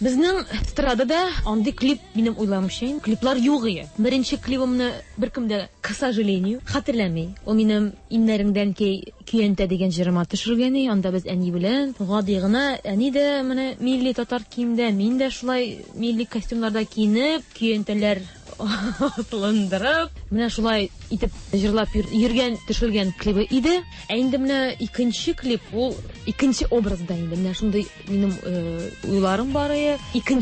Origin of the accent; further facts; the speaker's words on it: Oktyabrsky, Bashkortostan, Russia; now in Kazan, Russia; Мин Башкортстан кызы. Октябрьский.